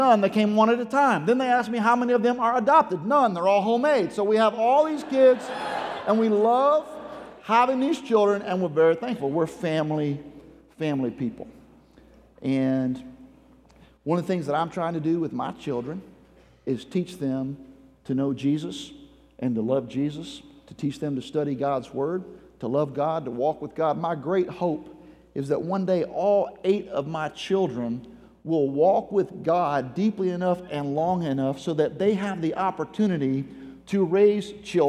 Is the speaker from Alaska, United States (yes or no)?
no; Florida, United States; I am from South Florida. I live in West Palm Beach, Florida.